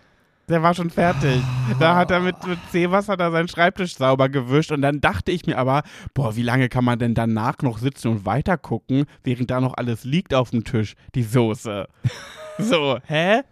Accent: Braunschweig, Lower Saxony, Germany; Dann bin ich mit meiner Cousine durch unseren Ort, wo ich aufgewachsen bin, Mascherode, an alle BraunschweigerInnen, die sich auskennen.

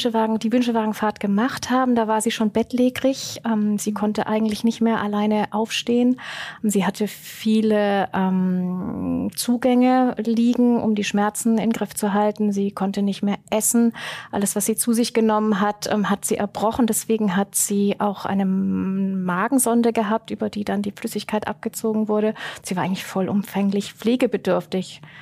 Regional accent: Villingen, Baden-Württemberg, Germany; Ja, also wir kommen aus Villingen und in Villingen ist die Fasnet die fünfte Jahreszeit.

